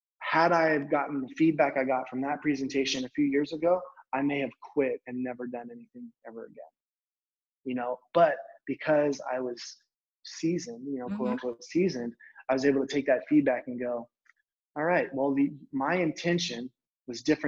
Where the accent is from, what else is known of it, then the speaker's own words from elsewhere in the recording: Fresno, California, United States; where like I grew up in Fresno, California. That's not a big deal to anybody unless you grew up in Fresno.